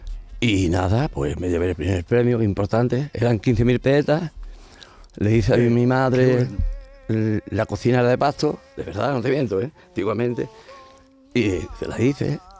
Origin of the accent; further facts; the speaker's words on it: Los Palacios y Villafranca, Andalusia, Spain; de los palacios soy y andaluz yo me siento.